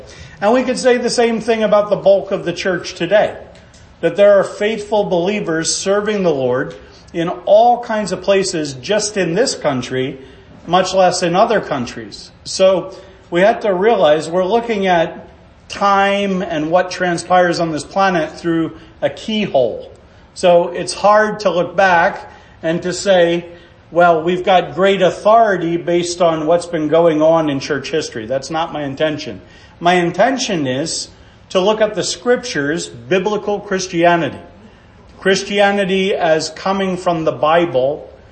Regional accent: Birdsboro, Pennsylvania, United States; from Birdsboro, Pennsylvania.

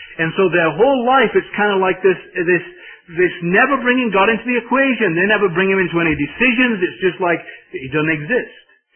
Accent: England, United Kingdom; being an Englishman

